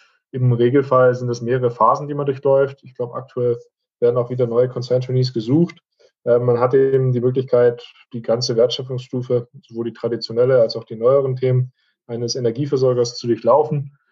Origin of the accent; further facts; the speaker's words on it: Esslingen am Neckar, Baden-Württemberg, Germany; born there; stamme gebürtig aus Esslingen am Neckar, 16 Kilometer von der Stadt Stuttgart entfernt.